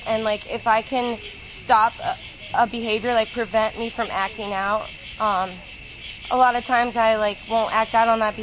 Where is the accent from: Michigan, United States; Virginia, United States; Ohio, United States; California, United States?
Ohio, United States; Cleveland; moved away as an adult; now in Pennsylvania, United States; You know, I'm from Cleveland. My support group is in the Warren-Youngstown area, and I'm just moved to Pennsylvania.